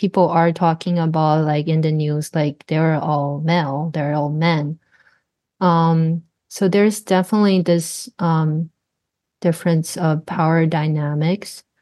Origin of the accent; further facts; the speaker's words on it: Taiwan; now in United States; I am originally from Taiwan and I have been here for 12 years.